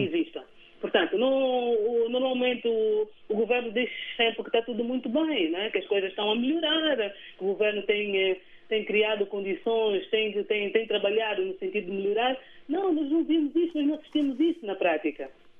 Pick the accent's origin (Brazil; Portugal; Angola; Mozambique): Angola; Eu tenho o direito, como angolana, de ter água.